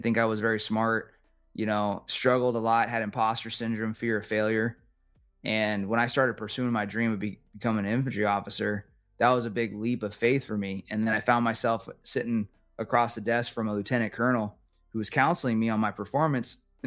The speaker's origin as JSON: {"language": "English", "region": "California", "country": "United States", "lives_now": "Florida, United States", "said": "I have a dog, my wife, and we're here in Florida. I'm originally from California."}